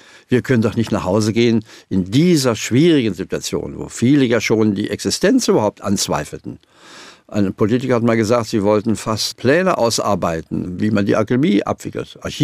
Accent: East Germany, Germany; moved away as an adult; Ich komme ja selber aus dem Osten. Bin allerdings mit 18 Jahren geflüchtet.

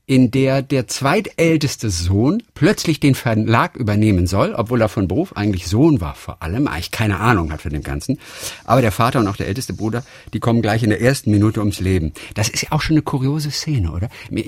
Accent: Lübeck, Schleswig-Holstein, Germany; born there; Aber Lübeck ist die Geburtsstadt.

